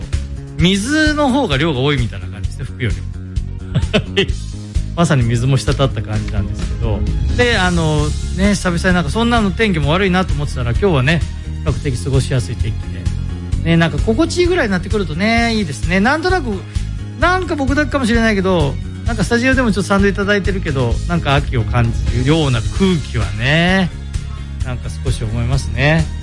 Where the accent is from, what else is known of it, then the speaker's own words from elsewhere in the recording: Toyohashi, Aichi, Japan; also born or lived in Toyone; みゆき小学校、高志台中学校、豊橋南高校出身なんですね。まあまあ、コテコテの豊橋なんですけど、まあ、小さい頃はちょっと豊根村にいましたが、